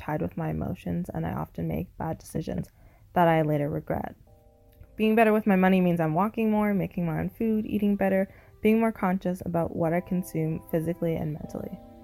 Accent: Toronto, Ontario, Canada; I'm 26 and I'm from Toronto, Canada.

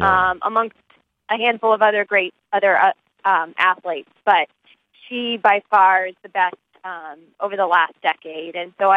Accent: Boston, Massachusetts, United States; I'm from Boston, and I would watch the Boston Marathon

